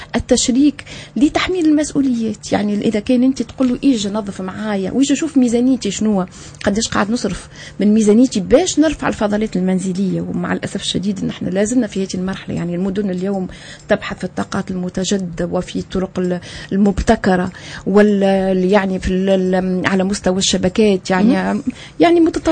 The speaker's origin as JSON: {"language": "Arabic", "town": "Sousse", "region": "Sousse Governorate", "country": "Tunisia", "said": "حلمتي هي تونس وحلمتي المدينة سوسة بصفة تونس بصفة عامة لكن سوسة بصفة خاصة"}